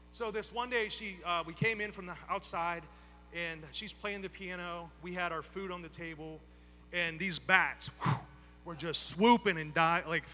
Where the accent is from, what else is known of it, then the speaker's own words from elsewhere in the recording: Beaver Falls, Pennsylvania, United States; I grew up in Beaver Falls, and it was on College Hill. It was one of many of, like, I think nine houses. I moved so much, it was ridiculous.